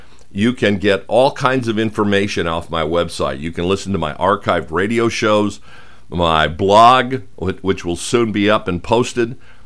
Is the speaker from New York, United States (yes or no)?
no; Phoenix, Arizona, United States; How many of you remember walking 18 holes carrying your clubs growing up in Phoenix when it was 105 degrees?